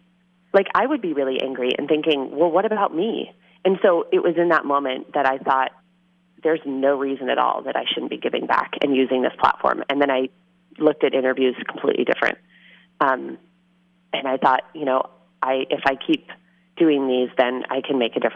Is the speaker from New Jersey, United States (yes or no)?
no; Seattle, Washington, United States; now in Boston, United States; You know, I am not originally from Boston. I'm from Seattle, so I didn't grow up with the marathon